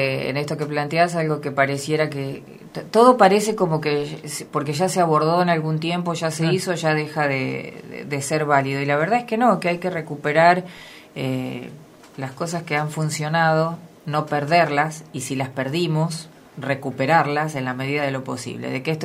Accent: Argentina; nosotros como argentinos y argentinas

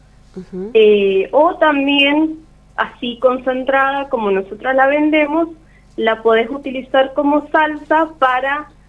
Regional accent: Palmira, Mendoza, Argentina; Y, bueno, nosotros somos de Palmira, San Martín

